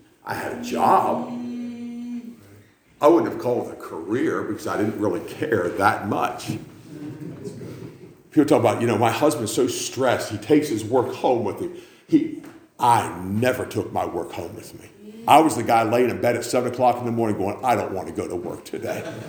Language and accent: English; United States; I'm an American, so I got a sweatshirt, blue jeans.